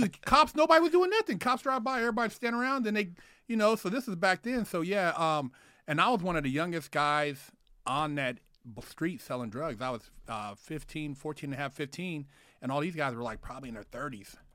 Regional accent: Sacramento, California, United States; Because I used to, you know, I grew up in Sacramento, but I had moved away for a while. I was living on Treasure Island in the Bay Area.

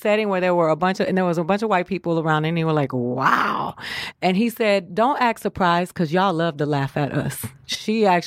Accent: Miami, Florida, United States; No, I'm from Miami. That's the bottom.

